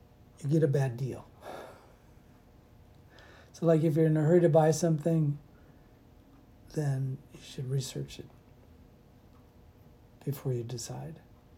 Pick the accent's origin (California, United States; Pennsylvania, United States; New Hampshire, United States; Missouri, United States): California, United States; Berkeley; also born or lived in Davis, United States / Jamaica; I grew up in Berkeley, California. So, and then eventually spent time in Davis and in Jamaica, the West Indies. So, but in younger years, I was in Berkeley, California.